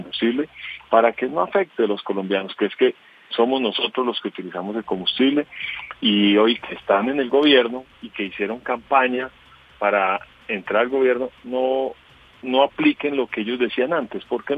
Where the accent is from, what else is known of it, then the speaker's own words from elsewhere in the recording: Colombia; de que somos muchísimos transportadores en el país y que se nos respete el derecho y se nos trate como colombianos.